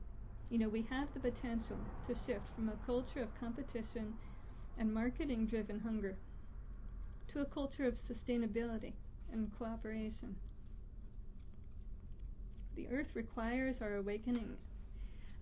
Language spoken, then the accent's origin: English; Boston, Massachusetts, United States; Now, you know, I'm just from Boston, you know, so our seasons are very distinct.